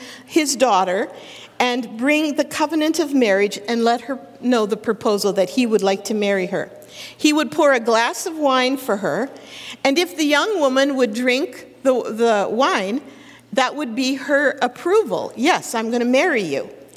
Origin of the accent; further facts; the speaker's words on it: Sylvan Lake, Alberta, Canada; We met in Winnipeg. He was from Windsor. I'm from Sylvan Lake.